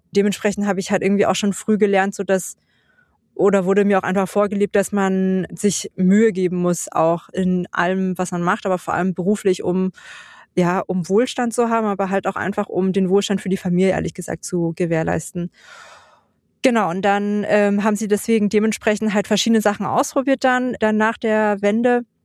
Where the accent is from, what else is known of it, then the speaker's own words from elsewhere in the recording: Dresden, Saxony, Germany; also born or lived in Freital; bin ich dann 92 in Dresden zur Welt gekommen, als allererstes Kind von den beiden, von drei Kindern. Und wir sind damals, also ich glaube, mein erstes Lebensjahr habe ich in Freital verbracht. Später sind wir dann nach Dresden gezogen.